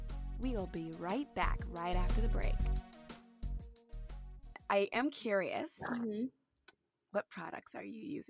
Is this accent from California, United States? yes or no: yes; California, United States; Like, I grew up in California and my friends, we were always trying to be darker.